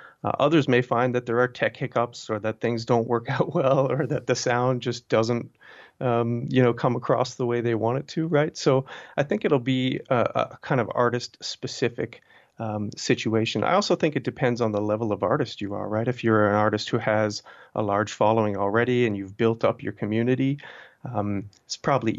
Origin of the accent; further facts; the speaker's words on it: Canada; I grew up in Canada and did my PhD in Canada and Montreal right around when … were coming out in the early 2000s.